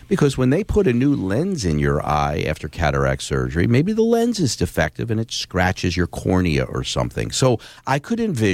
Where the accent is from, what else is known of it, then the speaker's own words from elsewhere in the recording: Philadelphia, Pennsylvania, United States; I'm from Philly